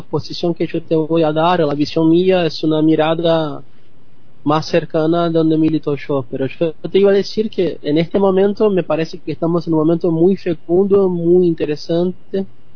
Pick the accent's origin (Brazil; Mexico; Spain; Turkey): Brazil; Rio de Janeiro; Spanish is a second language; moved away; Soy natural de Río de Janeiro, aunque vivo acá hace mucho, en el sur.